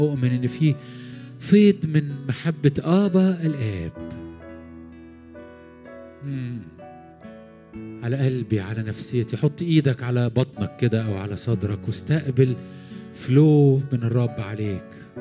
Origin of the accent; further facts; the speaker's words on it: Egypt; يا رب حرك ايديك على بلدنا مصر